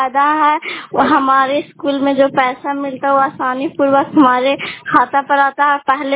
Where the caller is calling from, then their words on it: Nalanda, Bihar, India; मैं कामधा से बोल रही, थाना चंडी जिला नालंदा।